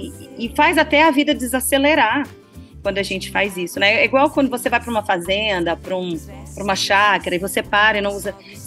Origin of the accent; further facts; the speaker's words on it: Brazil; Eu amo a língua portuguesa, sou brasileira, não nego que sou brasileira, eu amo a bossa nova.